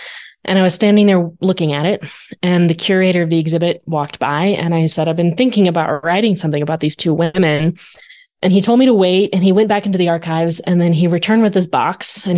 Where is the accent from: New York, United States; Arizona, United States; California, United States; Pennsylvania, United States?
Arizona, United States; You know, I grew up in Arizona. I've written a lot about the Colorado River, and yet I had never encountered their names.